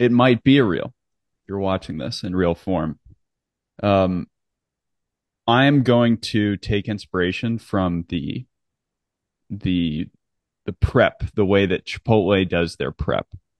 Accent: Charlotte, North Carolina, United States; now in Tampa, United States; It's like growing up in Charlotte. Everything's Myers Park.

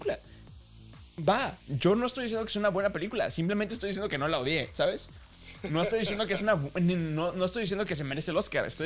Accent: Monterrey, Nuevo León, Mexico; Recordemos que somos de Monterrey

